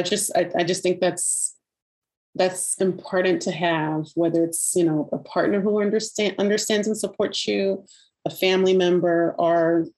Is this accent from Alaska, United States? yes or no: no; Louisiana, United States; now in California, United States; I don't have family here in Louisiana. I'm in California. I'm from Louisiana, and there's no blood family here.